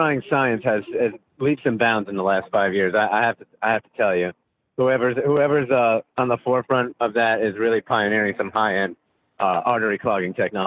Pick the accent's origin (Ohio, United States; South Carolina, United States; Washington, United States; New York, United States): New York, United States; And we're from New York, so anywhere we go, everybody's always like, oh, you're not from around here.